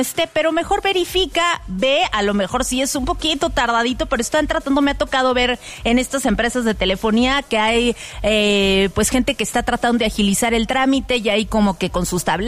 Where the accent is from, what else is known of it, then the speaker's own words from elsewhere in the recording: Mexico; Oye, y como buen mexicano, al último momento, sí.